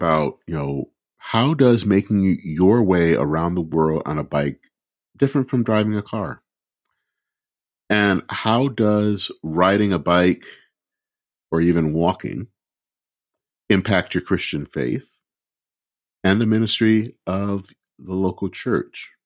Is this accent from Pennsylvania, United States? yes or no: no; Flint, Michigan, United States; And I remember biking as far as the huge Buick City complex back in my hometown of Flint, Michigan.